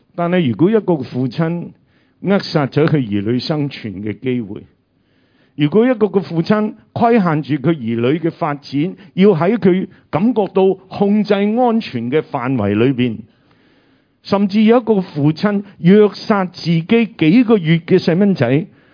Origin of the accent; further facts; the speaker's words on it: China; 我哋中國人有句話叫長兄作父。